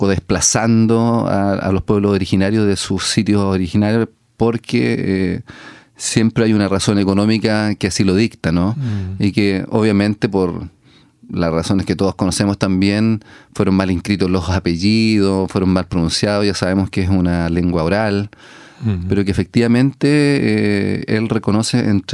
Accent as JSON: {"language": "Spanish", "town": "Lota", "region": "Biobío", "country": "Chile", "tie": "born there", "lives_now": "Coronel, Chile", "said": "Yo nací en Lota, vivo en Coronel, estoy ligado siempre a la cultura del carbón"}